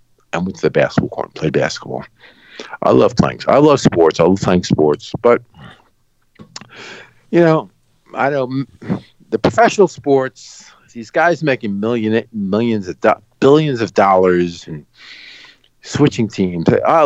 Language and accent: English; New York City, New York, United States; I grew up near Shea Stadium. When I was a kid, I used to ride my bike to Shea Stadium when they were building it.